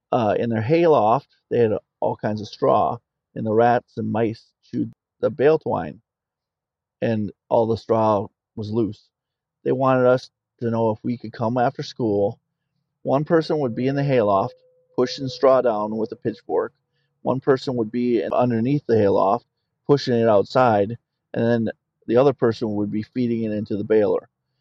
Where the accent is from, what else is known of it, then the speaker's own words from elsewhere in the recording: Minnesota, United States; So like I said, I grew up in Minnesota. I grew up on 40 acres.